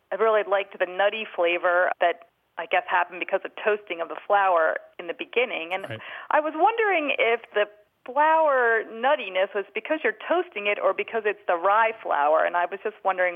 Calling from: Pennsylvania, United States; Outside of Philadelphia.

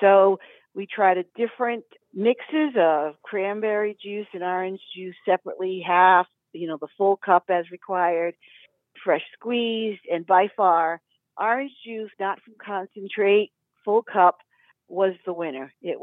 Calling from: Massachusetts, United States; I'm calling from the Berkshires, and this is a follow-up call.

